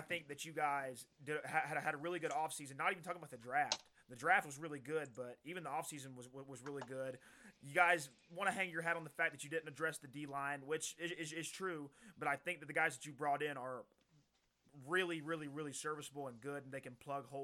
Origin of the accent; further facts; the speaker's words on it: Atlanta, Georgia, United States; Going to Arizona, coming to my hometown, Atlanta.